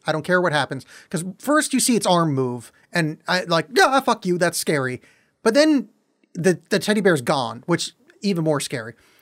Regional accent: San Francisco, California, United States; I'm from San Francisco. And San Francisco is a massive hub of the Beat Generation.

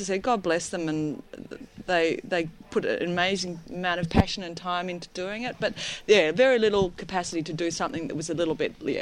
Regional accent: Swan Hill, Victoria, Australia; In Swan Hill.

